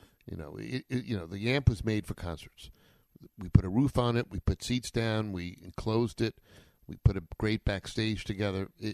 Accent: New York, United States; we had, well, I'm a New Yorker, so Channel 11 had the Yankees and Channel

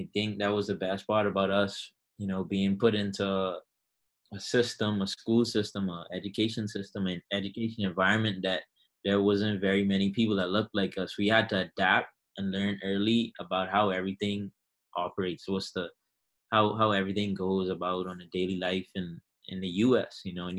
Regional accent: Bahamas; now in United States; growing up in the Bahamas, one thing that they taught us from a young age is yes sir, no sir, yes ma'am, no ma'am, good morning, good afternoon, good evening, holding doors open

